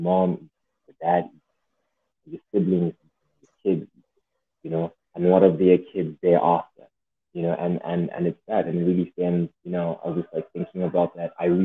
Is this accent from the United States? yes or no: no; Zimbabwe; You know, I'm from Zimbabwe, right?